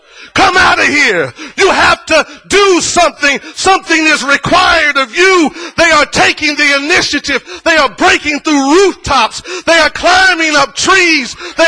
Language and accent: English; Alabama, United States; I'm from Alabama.